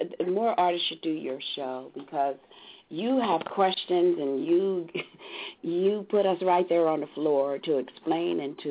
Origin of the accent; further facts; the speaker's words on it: Trenton, New Jersey, United States; I had it down in Trenton, New Jersey, my hometown.